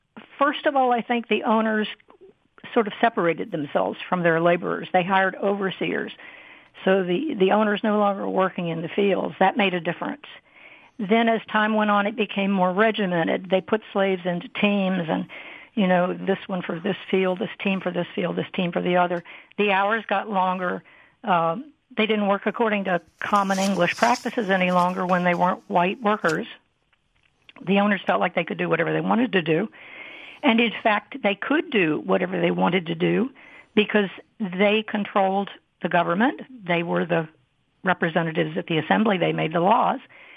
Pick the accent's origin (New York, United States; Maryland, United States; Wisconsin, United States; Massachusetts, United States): Maryland, United States; Hooper's Island; born there; I was born on Hopper's Island. I'm a graduate of Wicomico High School. My family's been on the Eastern Shore since it was first settled in 1659.